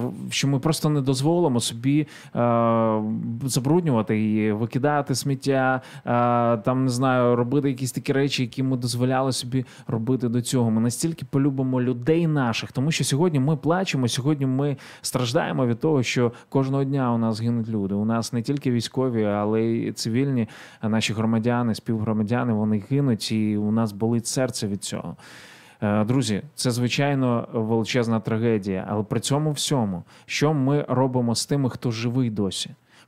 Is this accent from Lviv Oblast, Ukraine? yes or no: no; Ivankiv, Kyiv Oblast, Ukraine; Іванків з першого, мій рідний Іванків, з 1 квітня вже не окупований